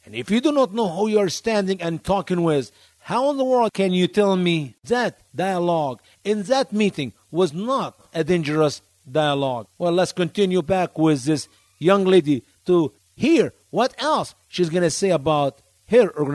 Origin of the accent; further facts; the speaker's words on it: Egypt; now in United States; Do you know that in my home country, Egypt, the Muslim Brotherhood are considered a jihadi organization